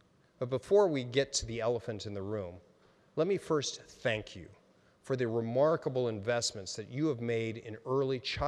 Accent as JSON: {"language": "English", "town": "Hays", "region": "Kansas", "country": "United States", "tie": "born or raised there", "said": "I had the opportunity to visit a public school in my hometown of Hayes."}